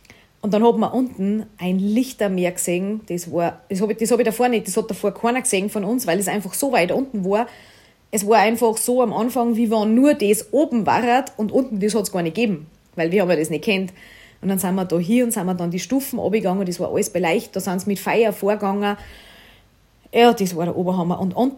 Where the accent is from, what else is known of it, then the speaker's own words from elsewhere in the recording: Italy; also nicht so ein Sand wie bei uns in Italien am Strand, viel feiner, viel weicher, voll warm